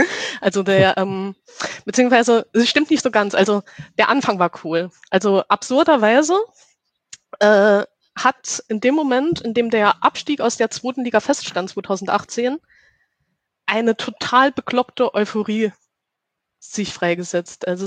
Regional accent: Karlsruhe, Baden-Württemberg, Germany; also born or lived in Saarland; Ich komme aus Karlsruhe und bin gebürtig aus dem Saarland.

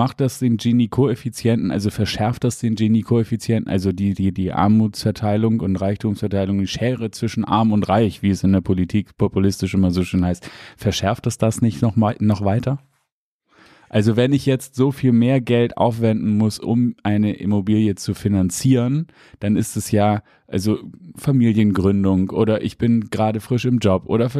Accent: Hamburg, Germany; Niemals als Hamburger würde man niemals nach Pinneberg ziehen.

